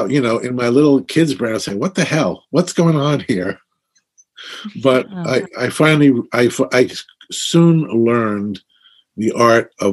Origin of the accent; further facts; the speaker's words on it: Brooklyn, New York, United States; The way I got hooked on the circus is when I was a kid growing up in Brooklyn.